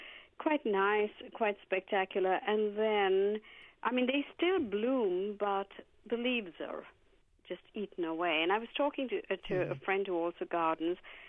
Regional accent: India; I'm from India, so I'm very familiar

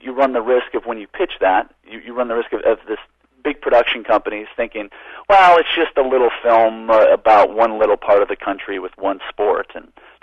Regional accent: Chicago Heights, Illinois, United States; Well, growing up in Chicago Heights, that's White Sox country.

